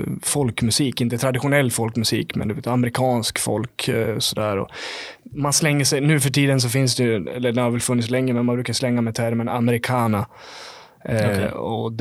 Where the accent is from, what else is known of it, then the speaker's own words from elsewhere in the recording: Fagersta, Västmanland County, Sweden; moved away; jag har inte bott i Fagersta på, shit, när flyttade jag därifrån? 2010 tror jag väl det var